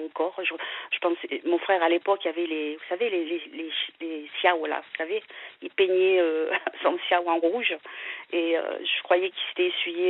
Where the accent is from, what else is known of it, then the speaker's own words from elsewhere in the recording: Provence-Alpes-Côte d'Azur, France; je suis née dans le Var. Je viens du Var, hein.